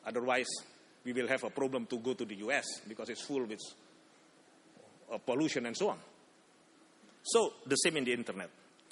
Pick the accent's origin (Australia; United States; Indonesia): Indonesia; English is a second language; from Indonesia.